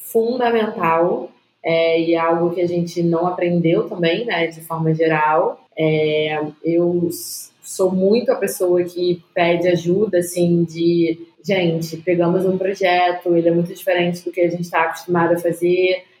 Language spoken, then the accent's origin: Portuguese; Brazil; enquanto brasileiro, enquanto, e aí nesse caso, né, pessoas negras e periféricas